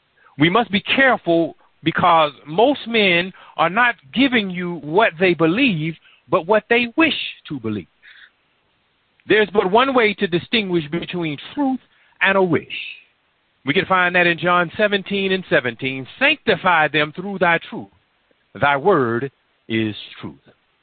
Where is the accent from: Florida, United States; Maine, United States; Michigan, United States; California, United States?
Florida, United States; He drew or did a lot of add-ons for a lot of the houses in the area that I was raised in down in Florida.